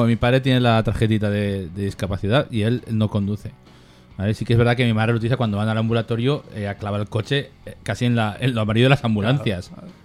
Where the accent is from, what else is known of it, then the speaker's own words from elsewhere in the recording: Barbastro, Aragon, Spain; Yo soy de Barbastro, ¿sabes?